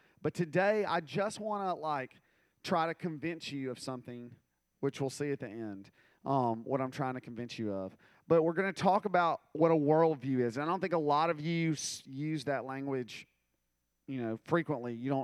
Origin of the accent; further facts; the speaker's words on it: Mississippi, United States; also born or lived in South Carolina / Louisiana; now in Alabama, United States; I was born in South Carolina, and then we moved to Louisiana, and then we moved to Mississippi, and that's where I spent a very long period of time in Mississippi, and then now I live in Alabama.